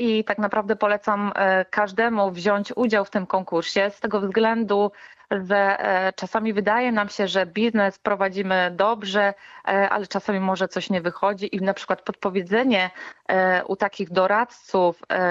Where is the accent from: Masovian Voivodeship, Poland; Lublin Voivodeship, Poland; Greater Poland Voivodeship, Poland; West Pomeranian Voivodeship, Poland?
West Pomeranian Voivodeship, Poland; Szczecin; Nie, jestem ze Szczecina.